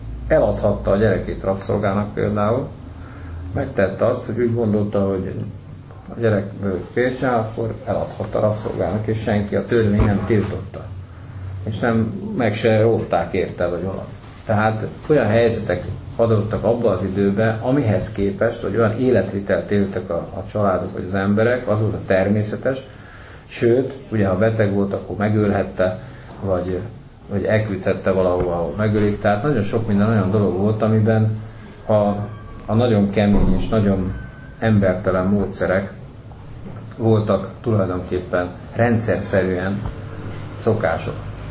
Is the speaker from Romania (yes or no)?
no; Hungary; az, hogy nagy dolog, az, hogy mi magyarok vagyunk, és hogy Isten ide helyezett bennünket.